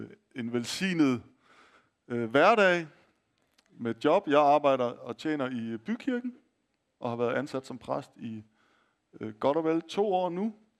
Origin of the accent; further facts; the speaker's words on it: Skanderborg, Central Denmark Region, Denmark; now in Vejle, Denmark; jeg er vokset op i Skanderborg, så det er ikke så langt derfra.